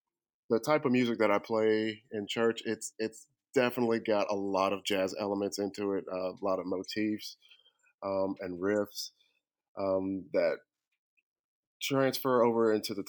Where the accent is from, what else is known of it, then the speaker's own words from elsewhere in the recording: Pensacola, Florida, United States; I'm born and raised in Pensacola, Florida.